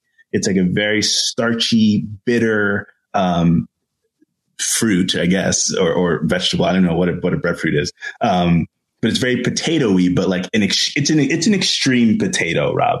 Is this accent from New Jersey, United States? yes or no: yes; Jersey City, New Jersey, United States; And Jersey City, New Jersey is my hometown.